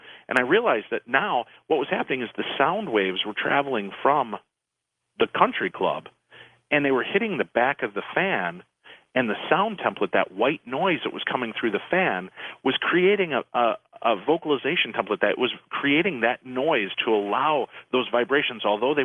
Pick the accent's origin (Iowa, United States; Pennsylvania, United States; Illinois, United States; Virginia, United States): Illinois, United States; Medinah; here I grew up in Medina, Illinois, which is a suburb 22 miles west of Chicago.